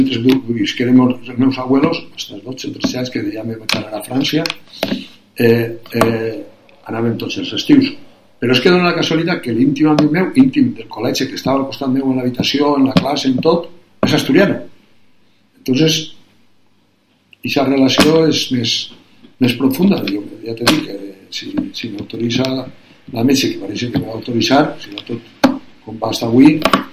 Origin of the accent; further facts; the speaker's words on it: Vila-real, Valencian Community, Spain; De Villarreal, Pujol i valencià. Però la meva segona terra va ser Astúries.